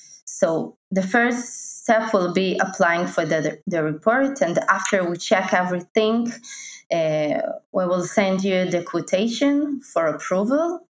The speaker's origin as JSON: {"language": "English", "country": "Ukraine", "second_language": "English", "lives_now": "London, United Kingdom", "said": "I'm normally based in London, but I'm originally from Ukraine. So this is why you hear my amazing accent. And now I'm here in Ukraine with my family, and I work from here"}